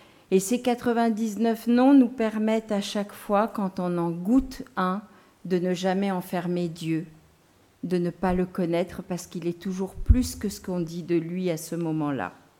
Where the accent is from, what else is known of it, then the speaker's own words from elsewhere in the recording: Antsiranana, Diana, Madagascar; born there; Je suis née à Madagascar, à Diego Suarez, dans une famille de 8 enfants, la petite dernière. Une famille de... Mon père était Moula chiite.